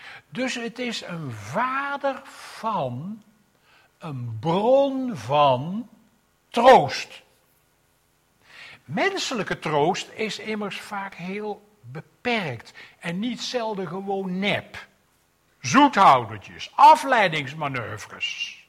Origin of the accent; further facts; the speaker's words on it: Velp, Gelderland, Netherlands; born there; Ik ben geboren in Velp bij Arnhem. En dat telde in die tijd iets van 15.000 inwoners. Niet zoveel. Maar het hoort al een klein beetje tot oostelijk Nederland, waar ze het Saksische dialect spreken.